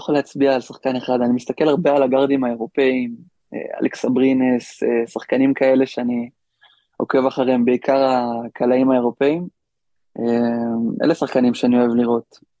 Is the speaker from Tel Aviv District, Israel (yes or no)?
no; Mevaseret Zion, Jerusalem District, Israel; אני גדלתי במבשרת ציון